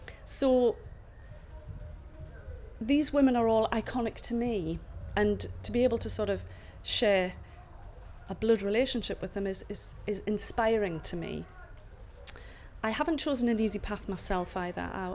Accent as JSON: {"language": "English", "town": "Morpeth", "region": "North East England", "country": "United Kingdom", "said": "I'm 48 and I'm from Morpeth in Northumberland."}